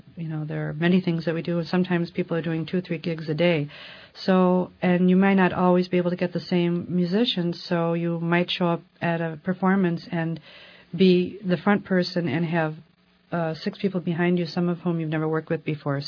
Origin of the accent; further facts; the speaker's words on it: Chicago, Illinois, United States; I grew up in Chicago, Illinois.